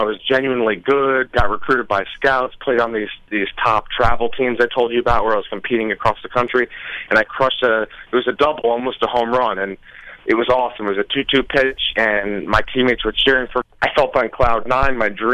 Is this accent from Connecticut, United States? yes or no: yes; Connecticut, United States; I mean, we're talking, I'm from Connecticut, but we had played in tournaments in New York, Connecticut, Georgia, Ohio, Pennsylvania, all across the country.